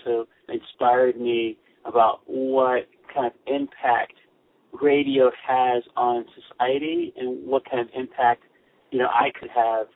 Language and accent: English; Maryland, United States; born or raised there; also born or lived in Washington, D.C., United States